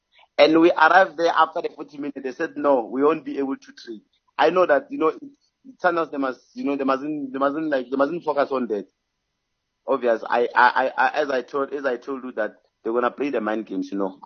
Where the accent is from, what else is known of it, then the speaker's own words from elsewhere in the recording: Tshwane, Gauteng, South Africa; You know, I'm from Tshwane